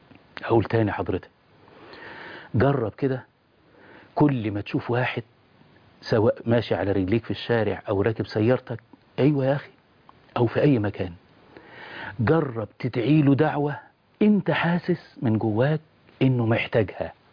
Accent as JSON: {"language": "Arabic", "town": "Dikirnis", "region": "Dakahlia", "country": "Egypt", "tie": "born or raised there", "said": "والله وما زلت أذكر في قريتي، إيه والله، قرية ديم الشلت ديكرنس داخل أهلية"}